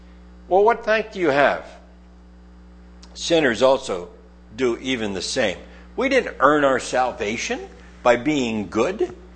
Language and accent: English; Wilder, United States; when I was a young man growing up in Wilder